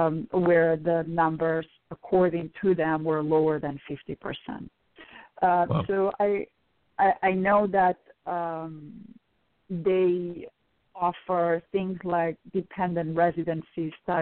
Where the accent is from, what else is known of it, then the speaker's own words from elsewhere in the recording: Spain; And I'm from Europe, where, you know, I grew up in Spain, where same-sex marriage was illegal in Spain